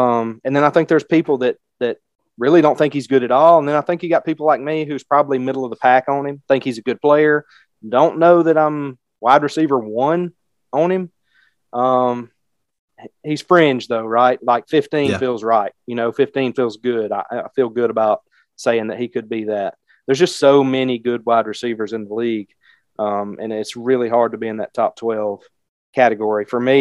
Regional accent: Mississippi, United States; I know, you know, we're from Mississippi, so it's a little bit relevant.

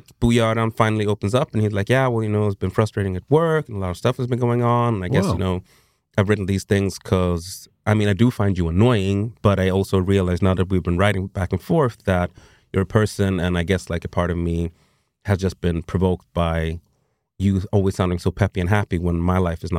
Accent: Sweden; growing up in Sweden during this time

